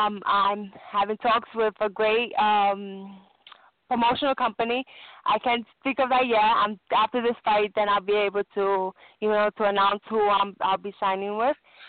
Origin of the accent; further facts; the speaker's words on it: Brooklyn, New York, United States; You know, I have my my hometown people, Brooklyn Knights